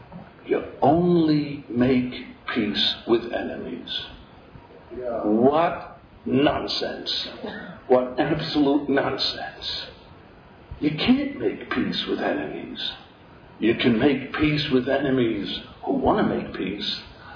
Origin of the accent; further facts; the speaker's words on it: Williamsburg, New York, United States; I came from Williamsburg. And I remember on Lee Avenue, at the corner of Lee and Roebling, there was a big, big sign